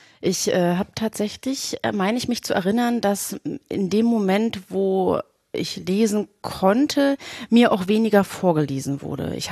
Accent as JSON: {"language": "German", "region": "East Germany", "country": "Germany", "said": "ich bin aus dem Osten."}